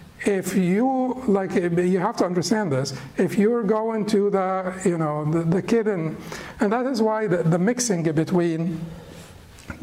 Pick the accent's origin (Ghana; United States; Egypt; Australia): Egypt; But I'm from Egypt.